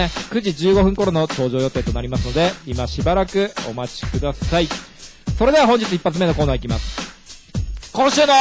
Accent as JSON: {"language": "Japanese", "region": "Saitama", "country": "Japan", "tie": "born or raised there", "said": "僕とね同じ地元埼玉から"}